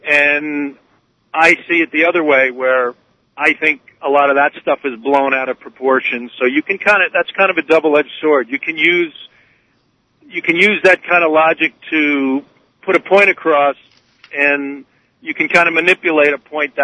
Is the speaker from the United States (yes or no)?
yes; New York, United States; I'm from Dutchess County, New York.